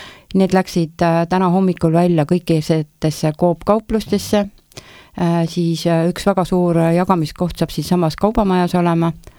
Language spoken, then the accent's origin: Estonian; Saare County, Estonia; me oleme ju saarlased